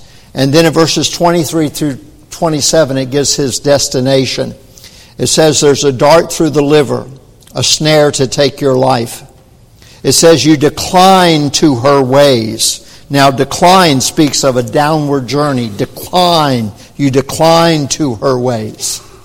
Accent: Southern United States, United States; I'm from the Bible Belt. I don't know anything about that.

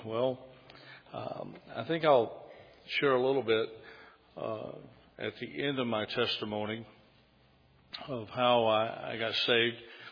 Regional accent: Georgia, United States; Because you see, I'm from Georgia. I had to go all the way to Japan to get saved.

